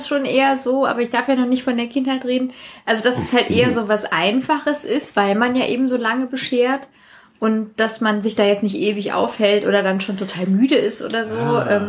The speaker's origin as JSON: {"language": "German", "country": "Sweden", "said": "da, wo ich herkomme, so halb aus Schweden"}